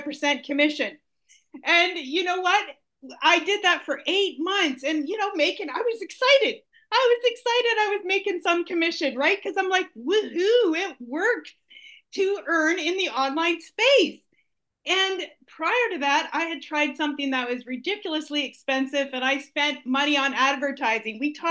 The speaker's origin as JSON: {"language": "English", "region": "Ontario", "country": "Canada", "said": "So I am from Southern Ontario"}